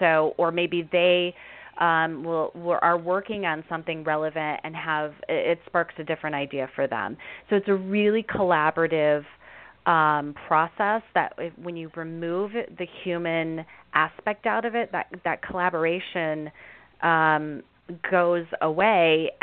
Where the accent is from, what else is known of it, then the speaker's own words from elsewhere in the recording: Wichita, Kansas, United States; But if you're in my hometown of Wichita, Kansas, you know, it may be considerably less.